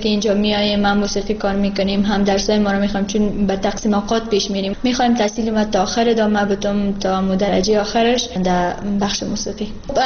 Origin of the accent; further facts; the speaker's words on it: Afghanistan; حتی باورشان نمیشد که ما از افغانستان هستیم.